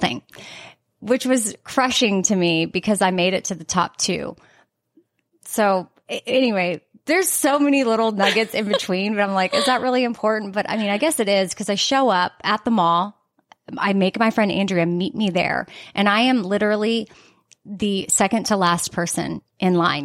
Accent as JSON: {"language": "English", "town": "Austin", "region": "Texas", "country": "United States", "tie": "born there", "said": "I think I said my name and that I was born in Austin."}